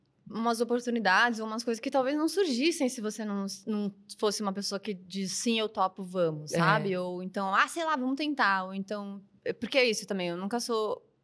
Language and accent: Portuguese; Brazil; Oi, eu sou do Brasil! Vem aqui! Eu vim de longe!